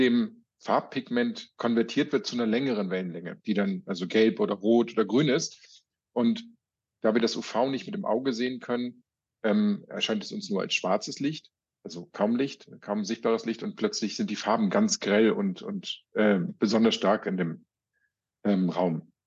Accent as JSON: {"language": "German", "region": "Hamburg", "country": "Germany", "moved": "as an adult", "said": "Ich komme ursprünglich auch aus Hamburg und habe dort Biochemie studiert."}